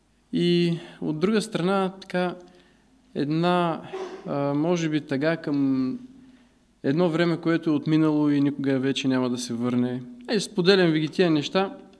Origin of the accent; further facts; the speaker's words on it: Dobrich, Dobrich Province, Bulgaria; Има зима в Сандански, има зима в Перник, ама доброжанската зима си е доброжанска.